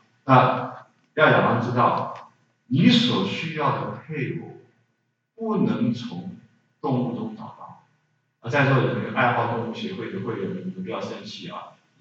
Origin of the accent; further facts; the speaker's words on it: Shandong, China; 我不是山西人，我是山东人啊，我不会讲山西话